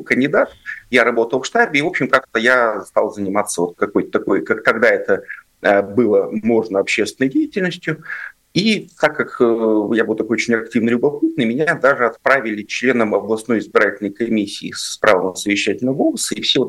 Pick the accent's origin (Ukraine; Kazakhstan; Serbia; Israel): Kazakhstan; now in Yekaterinburg, Russia; Я приехал из Казахстана в 95-м году